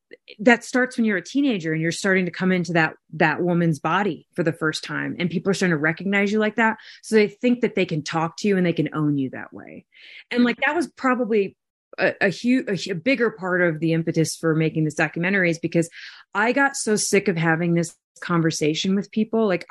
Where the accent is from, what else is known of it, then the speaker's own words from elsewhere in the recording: Texas, United States; 'cause I'm from Texas, is very, you know, religious state.